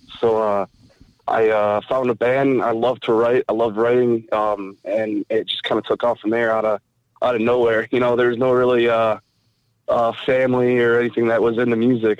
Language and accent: English; Mount Clemens, Michigan, United States; Honestly, I grew up in Mount Clemens area, and, I grew up, I got 2 sisters and my mom and dad, and we ran our own business.